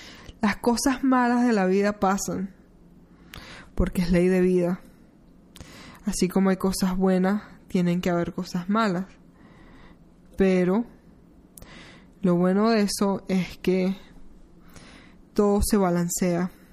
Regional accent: Venezuela; me crié yo, en Venezuela. Siempre ha sido una cultura un poco cerrada

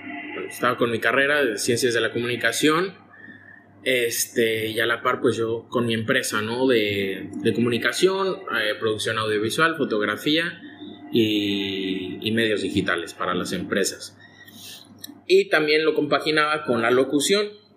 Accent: Naucalpan, State of Mexico, Mexico; yo pues nací en el DF, pero me crié y toda mi vida fue en el estado.

